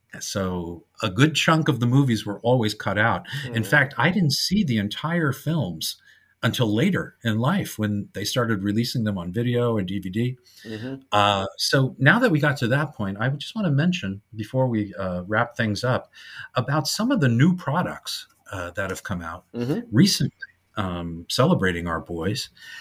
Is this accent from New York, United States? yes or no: yes; New York, United States; I'm from the New York area